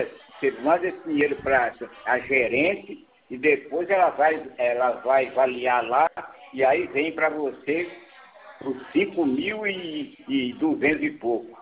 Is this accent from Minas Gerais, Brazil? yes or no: yes; Minas Gerais, Brazil; born there; now in Sumaré, Brazil; eu nasci em Minas Gerais e cheguei em São Paulo em 79.